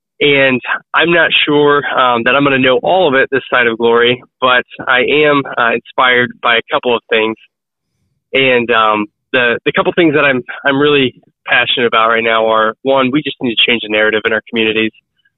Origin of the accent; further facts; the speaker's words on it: Indiana, United States; I was born and raised in Northeast Indiana, in Wells County specifically.